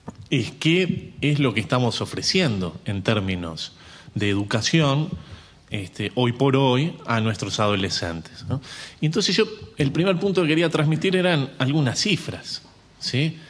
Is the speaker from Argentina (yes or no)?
no; Uruguay; nosotros como sociedad uruguaya